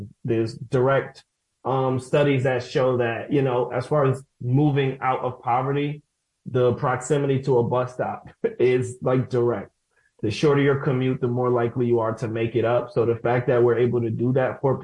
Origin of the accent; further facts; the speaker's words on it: Brooklyn, New York, United States; born there; now in Syracuse, United States; so I was born in Brooklyn, New York. I'll say that I was born on Green and Stuyvesant, to those who know Brooklyn, but I live in Syracuse now and I love it.